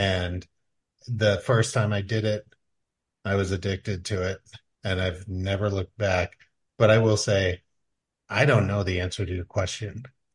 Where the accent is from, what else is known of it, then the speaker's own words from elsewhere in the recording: Damariscotta, Maine, United States; I went to Lincoln Academy in Newcastle, Maine. I grew up in Damariscotta, Maine.